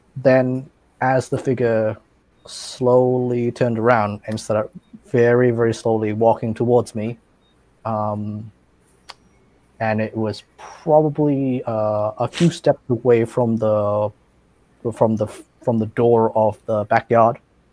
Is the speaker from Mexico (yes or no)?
no; Australia; Like so I grew up in Australia.